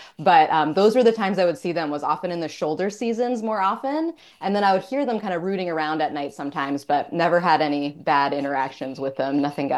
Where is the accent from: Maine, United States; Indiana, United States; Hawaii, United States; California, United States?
Maine, United States; So growing up in Maine, I grew up just south of Bangor.